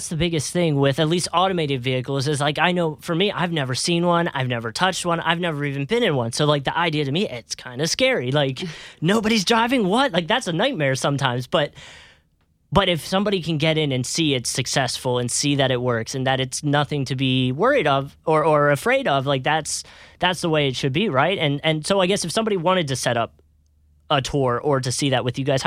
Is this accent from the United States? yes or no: yes; Philadelphia, Pennsylvania, United States; And again, I keep referencing I'm from Philadelphia.